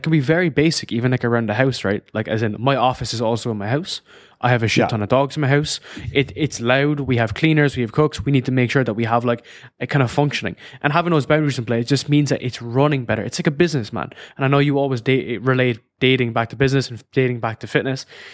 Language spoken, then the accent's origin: English; Ireland; I'm originally from Ireland